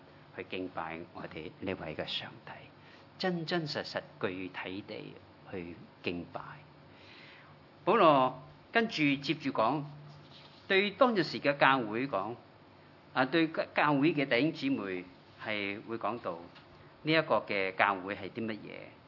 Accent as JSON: {"language": "Cantonese", "country": "Hong Kong", "tie": "born there", "said": "我係廣東人，係咪啊？嚇！我生於香港"}